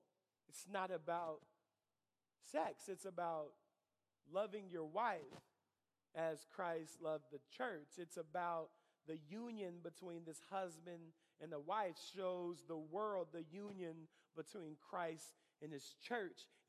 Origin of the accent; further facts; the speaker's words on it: England, United Kingdom; now in United States; Whenever I became a U.S. citizen, I had to denounce the country that I'm from.